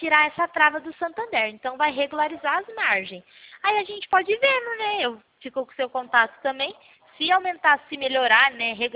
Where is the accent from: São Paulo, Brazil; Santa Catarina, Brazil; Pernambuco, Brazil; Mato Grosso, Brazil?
São Paulo, Brazil; Pirassununga; Sou de Pirassununga, interior de São Paulo